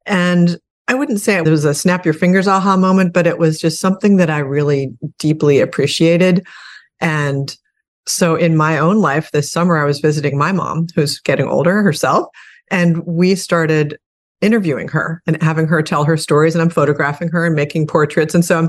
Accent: Annapolis, Maryland, United States; the juvenile drug court system of my hometown in Annapolis, Maryland.

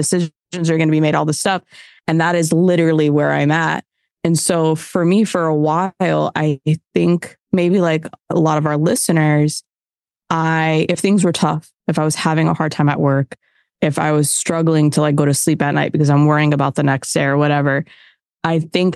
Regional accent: New England, United States; I grew up in New England too.

